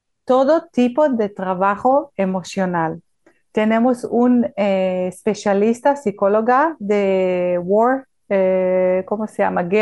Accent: Israel; Spanish is a second language; moved away; soy israelí, soy kibutznik.

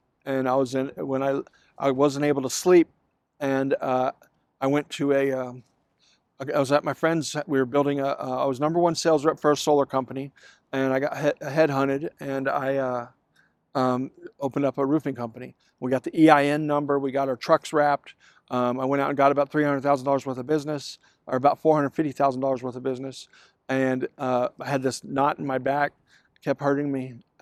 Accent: Plano, Texas, United States; also born or lived in Dayton, Ohio / Austin, Texas; So I spent, 10 years in Dayton, Ohio, and then moved to Plano, Texas. Mm-hmm. Spent 10 years there, graduated from Plano East, moved to Austin, and spent 10 years there.

